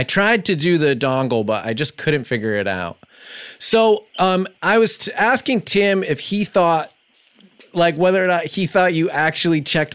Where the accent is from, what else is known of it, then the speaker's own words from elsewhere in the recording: New York, United States; I'm from New York